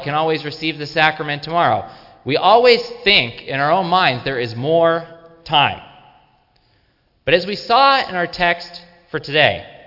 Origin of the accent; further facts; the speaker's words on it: East Hampton, United States; I grew up in East Hampton